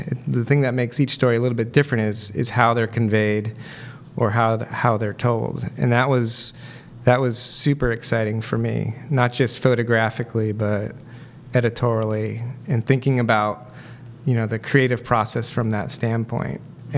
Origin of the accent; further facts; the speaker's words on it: Michigan, United States; also born or lived in Colorado / California / Connecticut; Originally from Michigan.